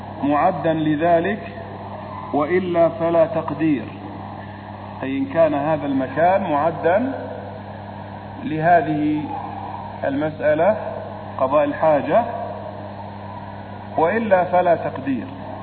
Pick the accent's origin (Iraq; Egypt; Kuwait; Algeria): Egypt; Upper Egypt; وأذكر وأنا طفل صغير كنت أذهب إلى بلدتي في الصعيد